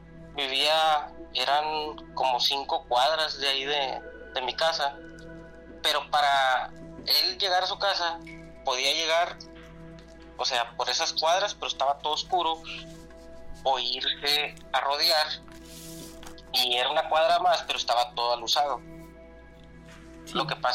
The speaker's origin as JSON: {"language": "Spanish", "town": "Múzquiz", "region": "Coahuila", "country": "Mexico", "tie": "born or raised there", "said": "soy originario de Musquis, Coahuila."}